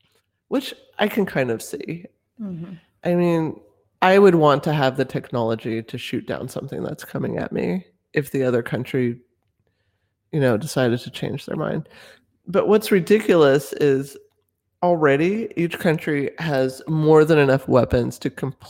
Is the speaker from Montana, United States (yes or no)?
no; California, United States; Well, I was raised in California, so we did the earthquake drill, so I'm good.